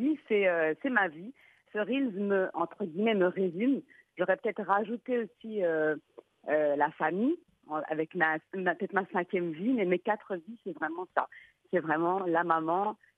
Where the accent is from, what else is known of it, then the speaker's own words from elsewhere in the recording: France; also born or lived in Morocco; Ben moi, en fait, je suis née et j'ai grandi en France.